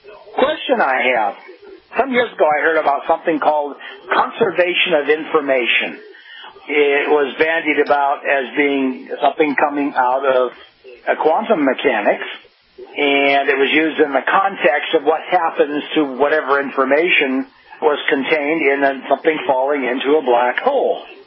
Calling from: Oysterville, Washington, United States; I'm calling from Oysterville, Washington.

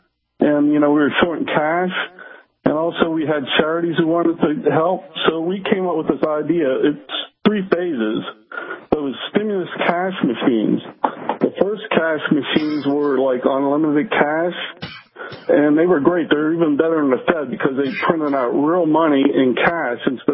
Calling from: Wilmot, Florida, United States; I'm calling from Wilmot, Florida.

